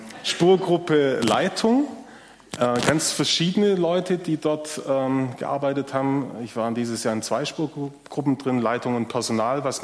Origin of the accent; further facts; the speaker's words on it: Swabia, Germany; born there; Also ich bin gebürtiger Schwabe, aber jetzt im Prinzip auch mein halbes Leben in Baden, also ich bin so between.